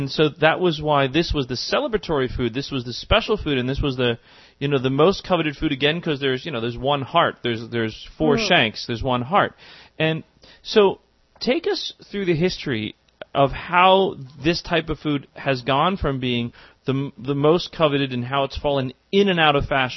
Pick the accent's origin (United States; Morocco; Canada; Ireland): Ireland; And we're Irish, so when we cook it, we cook it.